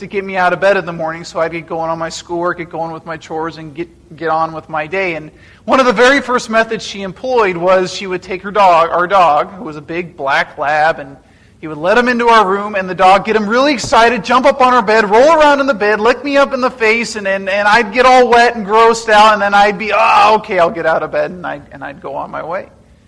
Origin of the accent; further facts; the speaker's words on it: Colorado, United States; I grew up in Western Colorado, and I was a homeschool kid growing up.